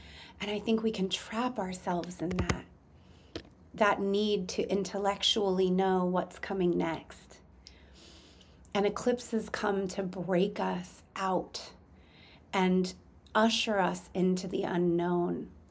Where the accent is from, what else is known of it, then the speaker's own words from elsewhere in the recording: California, United States; now in Los Angeles, United States; I live in LA, but I'm from the Bay Area.